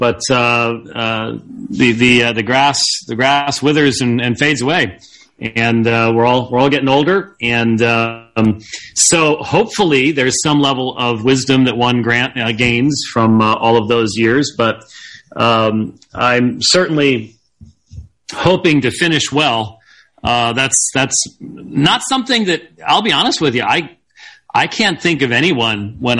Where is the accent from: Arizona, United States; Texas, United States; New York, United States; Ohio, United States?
Arizona, United States; You know, because I'm from Arizona, you actually talk to people.